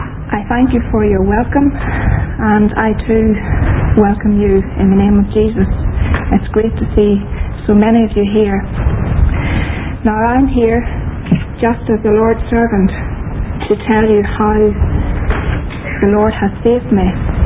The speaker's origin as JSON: {"language": "English", "region": "Northern Ireland", "country": "United Kingdom", "tie": "born there", "said": "I wasn't born in this county, I was born in Fermanagh. And there I was born into a Catholic home."}